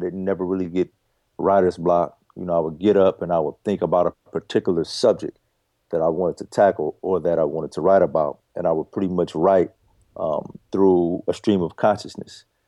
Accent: Daly City, California, United States; My childhood, I grew up in San Francisco. Actually, I grew up right on the borderline of San Francisco in a city called Daly City.

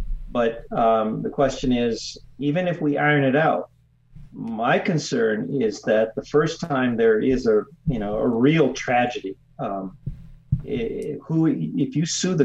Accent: Los Angeles, California, United States; born there; I was born in East Los Angeles and in the middle of the Mexican barrio

